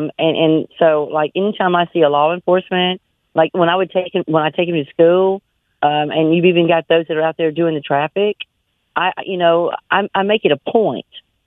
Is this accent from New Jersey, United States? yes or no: no; Nectar, Alabama, United States; I'm from Nectar, Alabama.